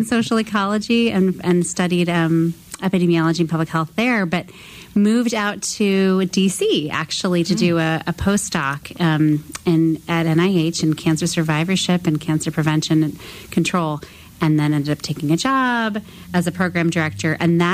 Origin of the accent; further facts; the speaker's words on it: California, United States; So I grew up and spent my like first 30 years in California. My dad's side of the family actually had a farm in S